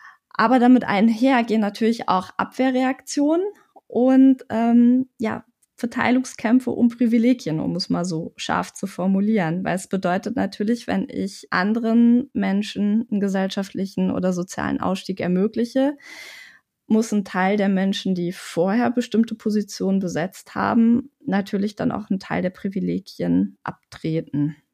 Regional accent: Germany; first language German; auch wenn Deutsch meine erste Sprache ist, ich in einem System hier groß geworden bin, also System in dem Sinne, dass ich so in etwa weiß, wie Behörden in Deutschland funktionieren.

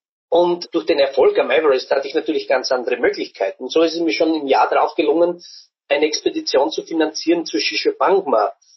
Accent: Burgenland, Austria; Ich war der erste Burgenländer 1997, der auf einen 8000er gestiegen ist

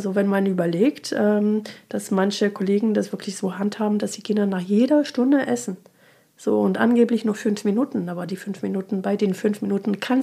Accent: France; German is a second language; ich komme aus Frankreich, wie man es so schön hört.

